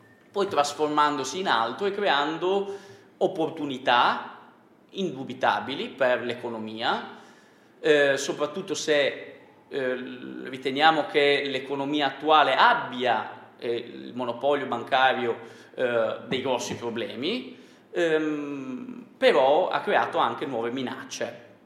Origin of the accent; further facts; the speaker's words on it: Trieste, Friuli-Venezia Giulia, Italy; now in Genoa, Italy; io sono triestino